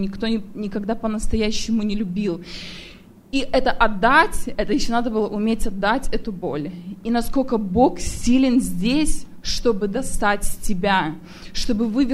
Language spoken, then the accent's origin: Russian; Belarus; я из Беларуси.